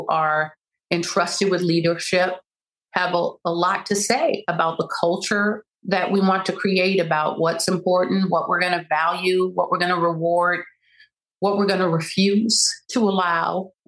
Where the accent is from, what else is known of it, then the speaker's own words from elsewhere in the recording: the South, United States; I hope everybody learns it everywhere, but I know we learned it growing up in the South.